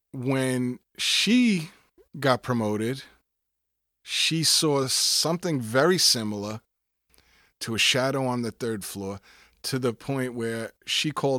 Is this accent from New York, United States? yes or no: yes; Flatbush, New York, United States; But I'm the guy from Flatbush who acts like he's from Missouri.